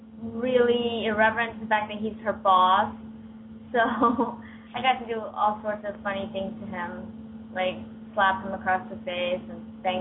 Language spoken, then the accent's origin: English; India; Yes, I'm sorry. You're right. I am Indian.